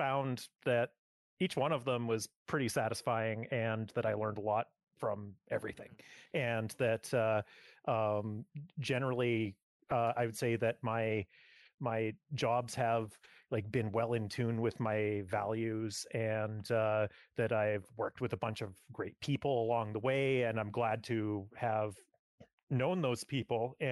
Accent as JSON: {"language": "English", "town": "Edmonton", "region": "Alberta", "country": "Canada", "tie": "born or raised there", "said": "I grew up in the Edmonton area, and it doesn't really have a whole lot of games industry."}